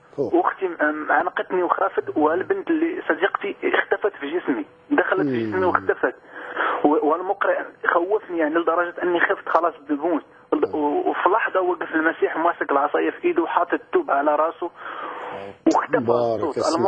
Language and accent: Arabic; Morocco; تعرف في المناطق البدوية يعني في المغرب. أنا مغربي أصلي.